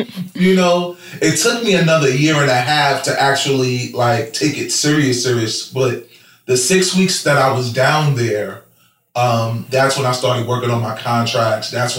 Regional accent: Harlem, New York, United States; I'm from Harlem, New York.

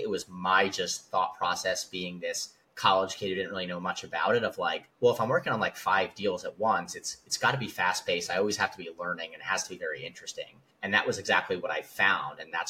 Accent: Pennsylvania, United States; I grew up in Pennsylvania.

